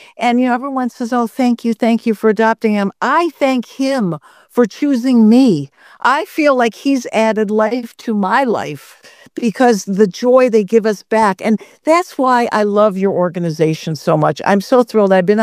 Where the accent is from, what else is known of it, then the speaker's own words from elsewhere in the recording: Detroit, Michigan, United States; Detroit, my hometown, and I loved Guys and Dolls.